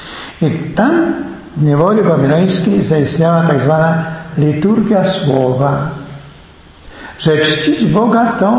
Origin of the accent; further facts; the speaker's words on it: Lublin Voivodeship, Poland; pochodzę z Roztocza, z Lubelskiego kiedyś, teraz to jest za mój szczyzna. robiłem małą maturę w Tomaszowie Lubelskim